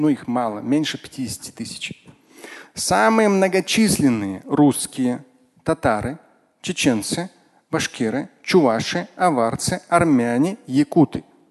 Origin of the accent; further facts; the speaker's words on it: Moscow, Russia; born there; я сам родился в Москве.